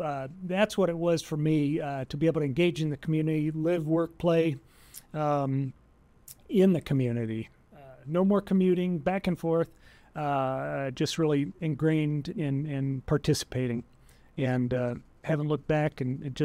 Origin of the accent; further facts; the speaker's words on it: Chicago, Illinois, United States; So I was born in Chicago. I'm the youngest of five. All my older siblings grew up, or at least lived in Chicago a lot longer than I did.